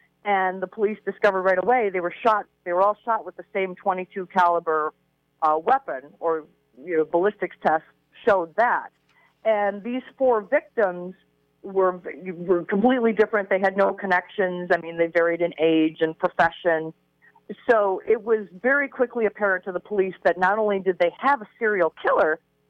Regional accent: Buffalo, New York, United States; Well, I grew up in Buffalo, New York. My father was a police officer there for more than 30 years.

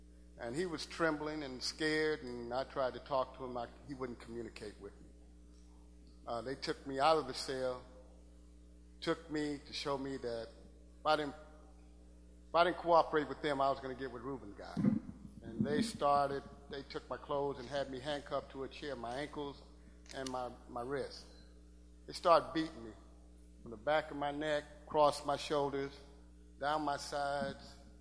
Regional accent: Los Angeles, California, United States; Like you said, I was born and raised in Los Angeles.

